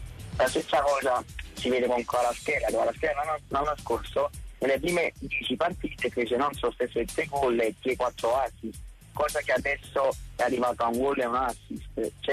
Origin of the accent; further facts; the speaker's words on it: Naples, Campania, Italy; vengo da Napoli.